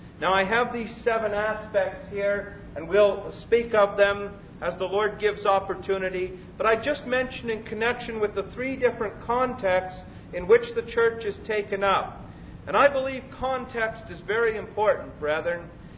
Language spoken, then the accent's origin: English; Canada; they always ask me my citizenship, and I say I'm a Canadian.